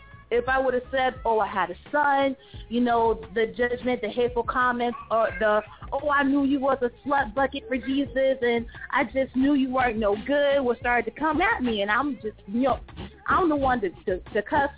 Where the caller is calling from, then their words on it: Tampa, Florida, United States; from the 813, and I'm calling from Tampa, Florida.